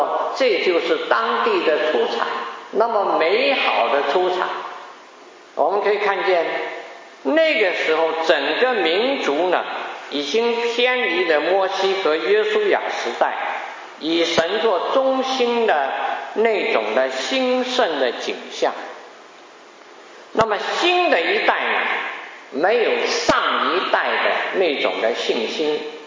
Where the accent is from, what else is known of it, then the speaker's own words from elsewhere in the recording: China; 我们中国人过去有很多儿童喜爱看的连环图画这种想象力